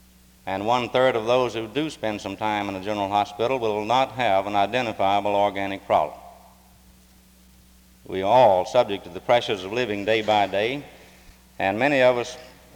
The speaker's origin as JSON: {"language": "English", "region": "North Carolina", "country": "United States", "tie": "born or raised there", "said": "When I grew up here in Person County on a farm"}